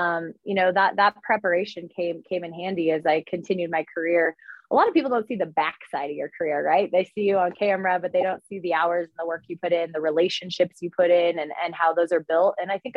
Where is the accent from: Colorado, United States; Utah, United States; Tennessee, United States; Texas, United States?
Colorado, United States; I think growing up in Colorado, I always tend to root for the Rams more than the Buffs.